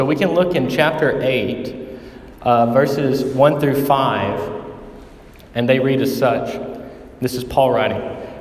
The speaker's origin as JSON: {"language": "English", "region": "Mississippi", "country": "United States", "lives_now": "Kansas City, United States", "said": "So, as I'm sure you're well aware, we are not from here. Originally, we're from Mississippi, and we moved up here to love on Kansas City, to be part of Midwestern."}